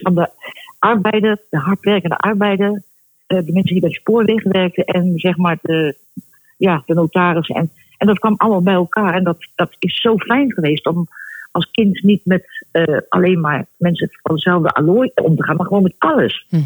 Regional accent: Utrecht, Netherlands; Daalse Dijk, echt een volksbuurtje. Dat was mijn geboorteplaats op een hofje.

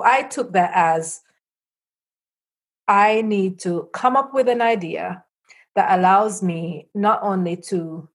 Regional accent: Jamaica; I'm Jamaican, so that's my Jamaican side.

